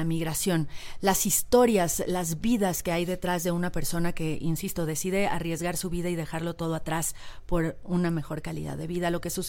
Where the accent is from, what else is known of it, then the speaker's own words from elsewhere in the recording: Mexico; ese es uno de los temas que deberían de unirnos y atarnos como mexicanos